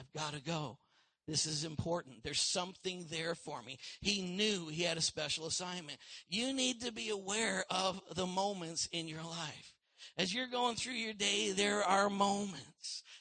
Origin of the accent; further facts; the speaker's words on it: Canada; I said, we're from Canada. I said, I'm from Canada.